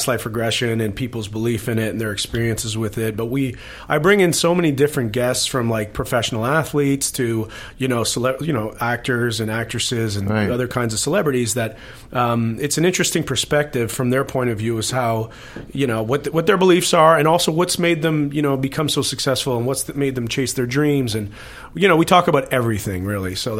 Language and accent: English; Ottawa, Ontario, Canada; also born or lived in Montreal, Canada; Well, I was born just outside Montreal, and then I grew up in Ottawa. Ottawa's the capital. It's a couple hours right. away from Montreal. And, yeah, it's a great city, about 1 million people, a beautiful city.